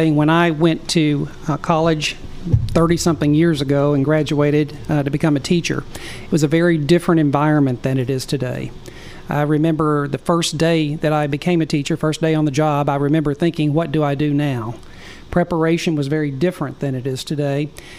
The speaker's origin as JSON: {"language": "English", "town": "Little Rock", "region": "Arkansas", "country": "United States", "tie": "born there", "said": "I was born in Little Rock and became a teacher, a seventh grade English teacher in the beginning of my career."}